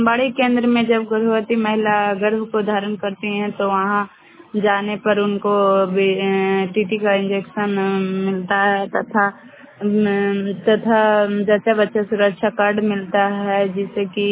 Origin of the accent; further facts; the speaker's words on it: Bihar, India; और मैं नॉर्थ से बोल रही हूँ। मेरा जिला नवादा पड़ता है।